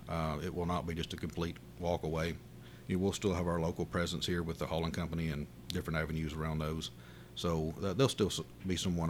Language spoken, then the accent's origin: English; United States; I certainly can remember a time growing up in Coffee County where they had a lot of convenience centers scattered out